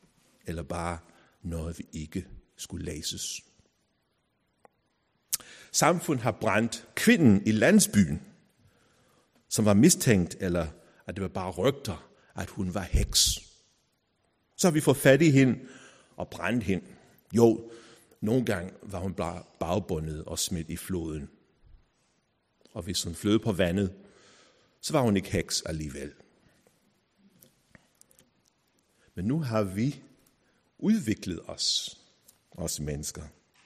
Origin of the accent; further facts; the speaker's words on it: United Kingdom; now in Denmark; Der, hvor jeg voksede op, hver 5. november skulle vi tænde bål. Det var Bonfire Night, hedder det. Guy Fawkes Night.